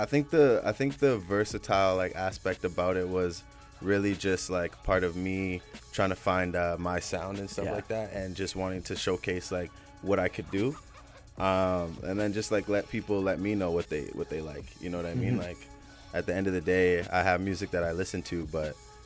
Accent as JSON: {"language": "English", "town": "Calgary", "region": "Alberta", "country": "Canada", "tie": "born or raised there", "moved": "as an adult", "lives_now": "Vancouver, Canada", "said": "Honestly, like, I moved from Calgary when I was just after high school. Like, as soon as I graduated, I came right out to Vancouver."}